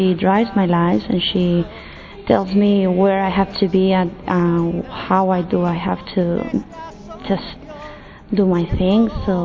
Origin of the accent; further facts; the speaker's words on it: Spain; tengo 27 años y soy de España.